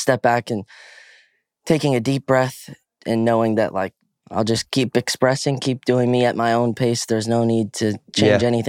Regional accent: Reston, Virginia, United States; also born or lived in Oklahoma; Yeah, dude, I was born actually in Oklahoma and adopted right around birth. Grew up in Reston, Virginia in musical theater, acting, dancing, singing from age 7 onward.

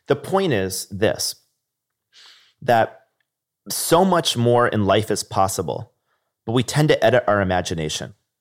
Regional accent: Niskayuna, New York, United States; I remember growing up in Niskanen, New York. The only entrepreneur I met was Bob from Bob's Pizza.

